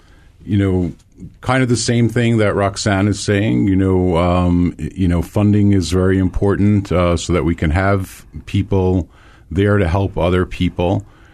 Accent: New York, United States; moved away as an adult; now in Hawaii, United States; And so I'm originally from New York and I worked for independent living centers out there. I came to go to a program over here in Hawaii at UH Manoa

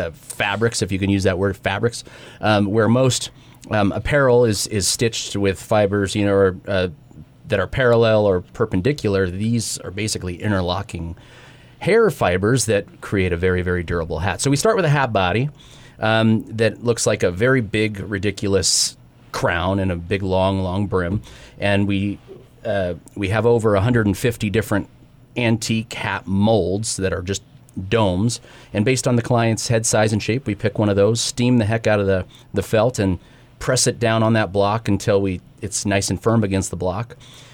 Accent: Billings, Montana, United States; also born or lived in San Antonio, Texas; And although I was born and raised in Billings, I fell in love with the hat when I lived in Texas.

